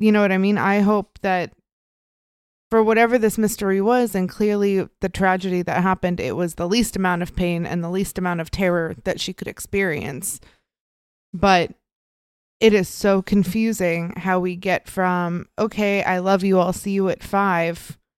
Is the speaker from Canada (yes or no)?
no; Midwest, United States; I'm from the Midwest. I get a yap.